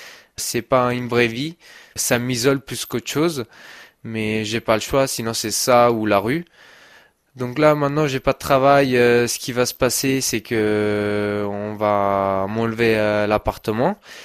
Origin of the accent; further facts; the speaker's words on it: Italy; je suis italien, j'ai pas la nationalité française.